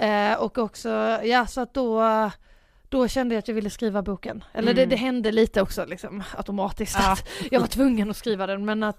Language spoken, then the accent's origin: Swedish; Båstad, Skåne, Sweden; när jag var hemma på Bjärehalvön och Båstad som jag kommer från, som är ju en ganska liten by.